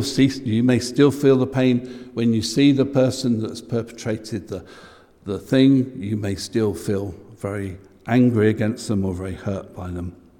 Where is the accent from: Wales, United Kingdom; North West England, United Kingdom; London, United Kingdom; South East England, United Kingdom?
London, United Kingdom; Chiswick; so I grew up in Chiswick, maybe 3 miles away was Ealing.